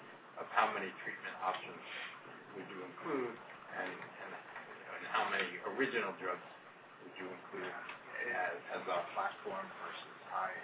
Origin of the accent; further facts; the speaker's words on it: New York, United States; or as a New Yorker, I like to call it MADA.